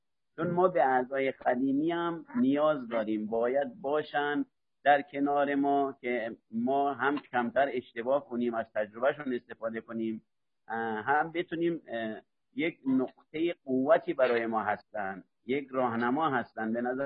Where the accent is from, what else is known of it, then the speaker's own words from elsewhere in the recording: Neyshabur, Razavi Khorasan, Iran; به قول ما نیشابوری ها